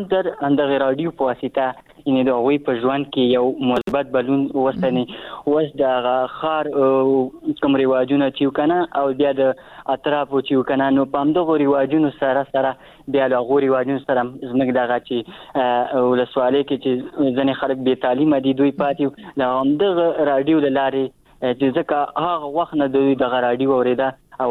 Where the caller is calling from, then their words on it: Achin, Nangarhar, Afghanistan; در سره تماس کیم د ننګرهار ولایت اچینو لسوالینه